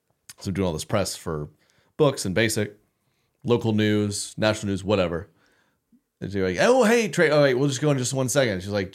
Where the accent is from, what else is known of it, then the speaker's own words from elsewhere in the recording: Oklahoma, United States; That was with, wouldn't you know it, my home state of Oklahoma Live or Oklahoma.